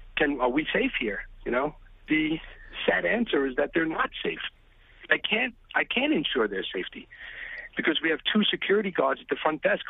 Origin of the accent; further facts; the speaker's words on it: Staten Island, New York, United States; Well, I grew up on Staten Island. I teach on Staten Island in a public school, a middle school.